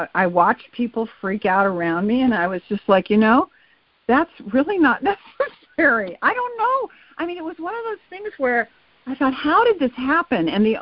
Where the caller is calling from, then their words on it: California, United States; I always say I'm calling from the Bay Area, but I will say this time that I'm calling from Sonoma County, where all the wildfires are raging.